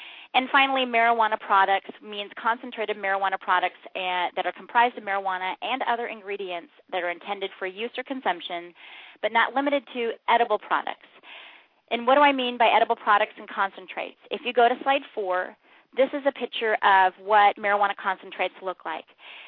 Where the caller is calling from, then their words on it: Anchorage, Alaska, United States; So I'm calling in from Anchorage.